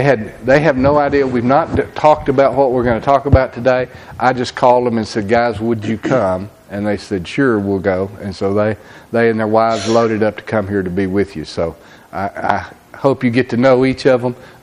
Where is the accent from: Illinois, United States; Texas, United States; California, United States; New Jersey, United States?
Texas, United States; We're from Texas, and snow in May is just not right.